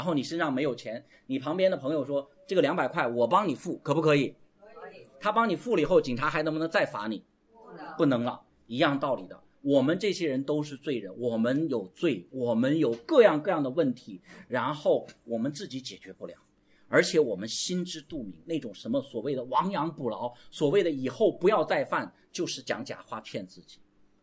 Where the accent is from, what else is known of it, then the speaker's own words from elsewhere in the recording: China; 因为我们中国人考试特别厉害，是吧？我们中国人特别会考试